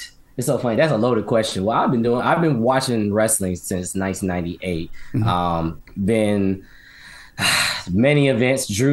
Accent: Atlanta, Georgia, United States; now in Florida, United States; we do this thing over from, you know, down in Florida, and I'm originally from Atlanta.

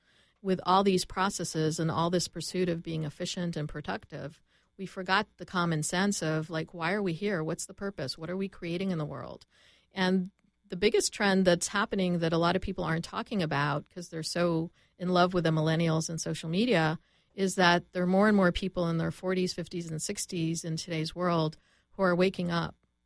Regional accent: Canada; accent: Canadian; There's my Canadian accent coming out.

